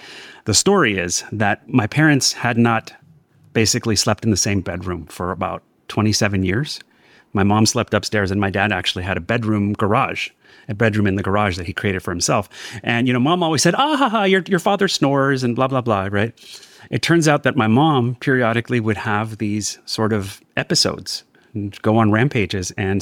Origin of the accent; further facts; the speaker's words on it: Los Angeles, California, United States; I was born and raised in Los Angeles from a Mexican mother and a Salvadoran father who met in the United States, actually.